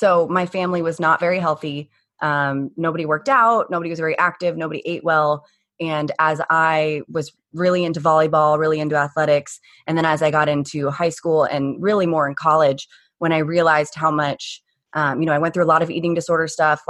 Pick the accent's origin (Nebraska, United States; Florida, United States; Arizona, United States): Arizona, United States; Phoenix; born and raised in Phoenix.